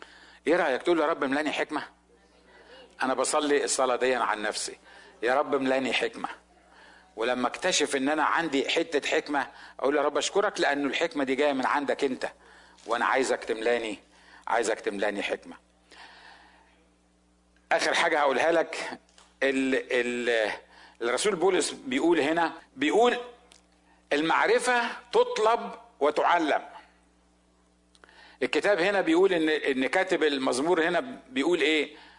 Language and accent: Arabic; Upper Egypt, Egypt; أنا الوحيد اللي من الصعيد